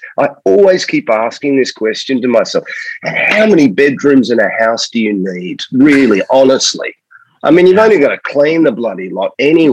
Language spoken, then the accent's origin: English; Australia; now in United Kingdom; I haven't lived there for a while. But Australia